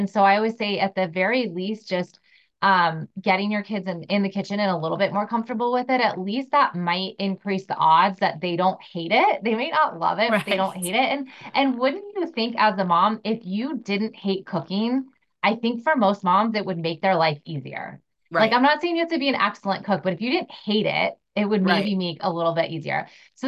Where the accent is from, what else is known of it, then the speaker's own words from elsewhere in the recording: San Diego, California, United States; So I grew up in San Diego, but my family's originally from Utah.